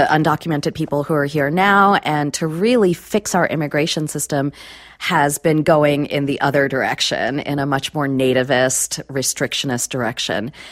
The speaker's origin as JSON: {"language": "English", "country": "India", "second_language": "English", "lives_now": "United States", "said": "My own people, I'm Indian immigrant. Indians are the sixth largest group of people without papers in the country."}